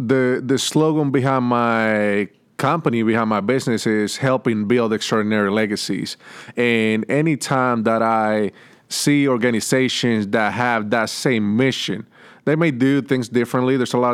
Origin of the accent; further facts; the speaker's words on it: Puerto Rico; I come from Puerto Rico, where the average household income is like $18,000 a year, right? That was in my household. My parents were middle class